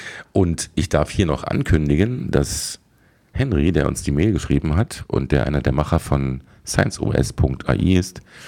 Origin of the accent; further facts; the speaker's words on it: Berlin, Germany; Als Berliner würde ich sagen